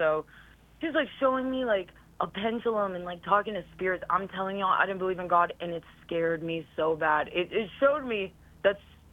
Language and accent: English; Israel; Because I'm Jewish and I'm like from Israel and I was raised Jewish